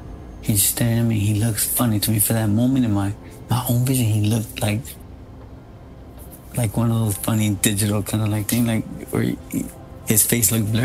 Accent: Chicago, Illinois, United States; I'm not no Mexican, you know, or a foreign monster. I'm your own monster. Born and raised in Chicago.

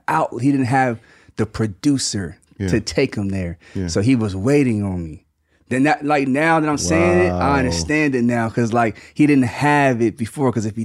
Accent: Mays Landing, New Jersey, United States; I'm from Mays Landing, New Jersey, which is like 20 minutes from Atlantic City.

